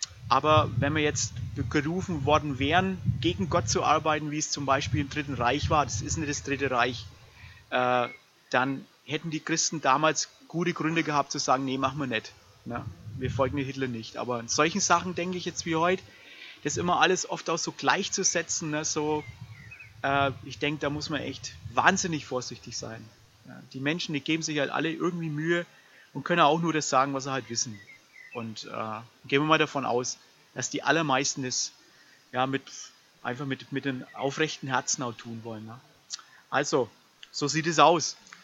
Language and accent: German; Austria; Wir kommen ja aus Österreich